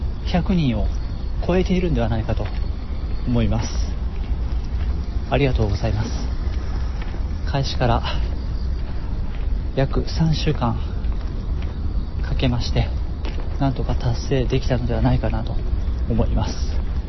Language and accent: Japanese; Shiga, Japan; 私の実家のあります滋賀県の最寄りの駅まで到着したわけなんですが、